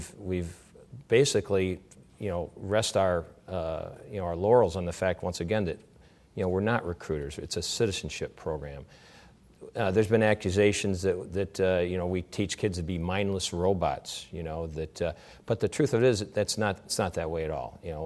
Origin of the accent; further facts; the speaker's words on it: Rockford, Illinois, United States; I grew up in Rockford, Illinois, about an hour northwest of here.